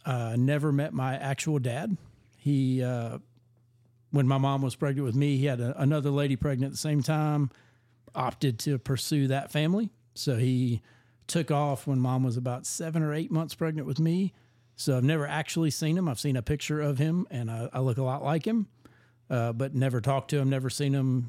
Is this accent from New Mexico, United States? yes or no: no; Newnan, Georgia, United States; All right. So I'm originally from Noonan, Georgia. It is nothing.